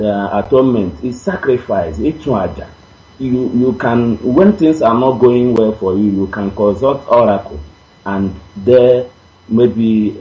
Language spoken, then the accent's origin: English; Awomama, Imo, Nigeria; now in Malaysia; I'm calling you from Malaysia. I'm from Awomama.